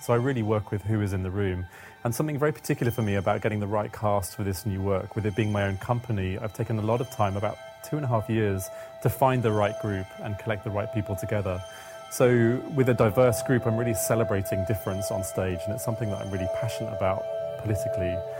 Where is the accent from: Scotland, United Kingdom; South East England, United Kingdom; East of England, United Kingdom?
South East England, United Kingdom; Brighton; being invited to be an associate at the Dome means for the first time I've really got a connection to my hometown. So I've performed in Brighton over the years and I've presented my company there, but this really kind of gives us a kind of home base